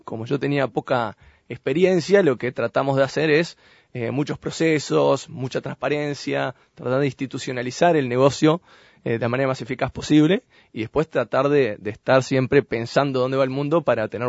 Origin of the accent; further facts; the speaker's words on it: Switzerland; moved away as an adult; also born or lived in France / United States; now in Uruguay; estuvimos unos 2 años ahí en París. Y después encontré trabajo en Suiza. Entonces crecí después en Suiza, donde me quedé unos 8 años, empecé la universidad.